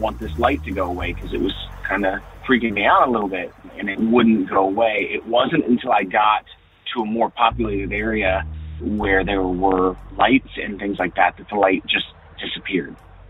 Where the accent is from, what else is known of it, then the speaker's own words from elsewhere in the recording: Columbus, Ohio, United States; I am from Columbus, Ohio.